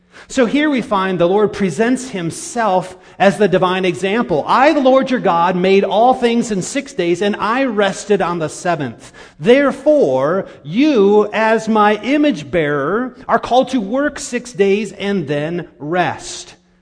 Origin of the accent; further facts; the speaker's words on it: Iowa, United States; I remember growing up in Northwest Iowa